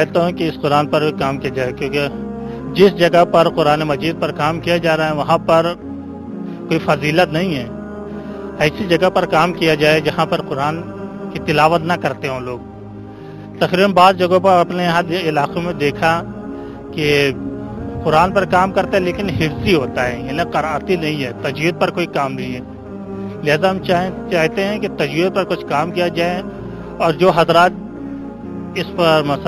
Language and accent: Urdu; Gonda, Uttar Pradesh, India; میں شہر گونڈہ کا رہنے والا ہوں۔